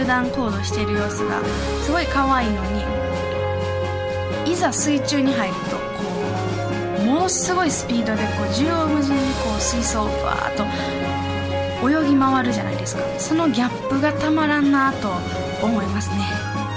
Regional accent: Kobe, Hyogo, Japan; 私の地元の神戸にあります

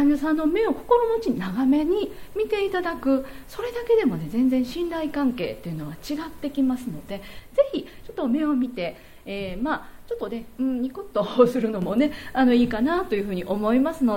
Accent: Osaka, Japan; 私大阪人なのでですね、結構こういらちなもんで、すごく早く喋ってしまうんですが

